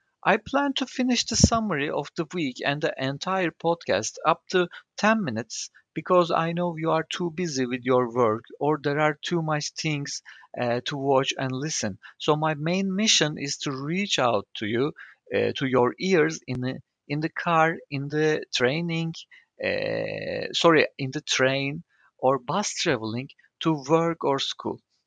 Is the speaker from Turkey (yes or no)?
yes; Istanbul, Turkey; English is a second language; I born and raised in Istanbul, has lived in both sides of the Bosphorus.